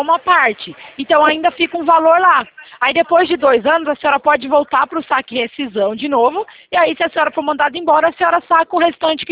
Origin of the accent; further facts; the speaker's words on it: São Paulo, Brazil; eu sou daqui de São Paulo